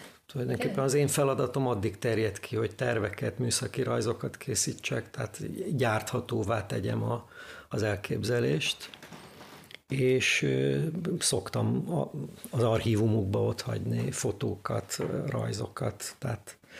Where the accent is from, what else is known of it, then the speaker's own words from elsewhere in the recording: Dombóvár, Tolna, Hungary; most például Dombóvárra hívnak, a szülővárosomba